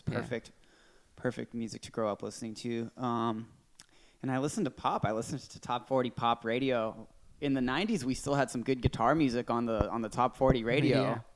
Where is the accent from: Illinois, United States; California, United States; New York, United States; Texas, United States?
California, United States; Danville; also born or lived in Orange County / Concord / Walnut Creek; Well, I'm from a lot of places, kind of all over California. I grew up moving around, born in Orange County, lived in Concord, Walnut Creek, Danville is where I went to high school.